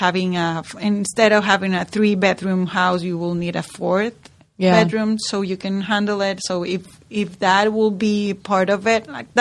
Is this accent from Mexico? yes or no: yes; Mexico; Because I grew up in Mexico.